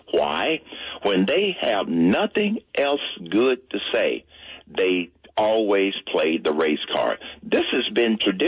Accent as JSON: {"language": "English", "town": "Atlanta", "region": "Georgia", "country": "United States", "tie": "born or raised there", "said": "When I grew up in Atlanta, and I became a C-E-O."}